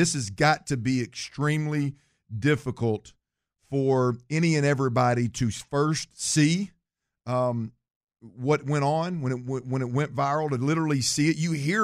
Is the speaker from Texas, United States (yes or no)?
yes; Baytown, Texas, United States; like I was born and raised in Baytown, Texas, man.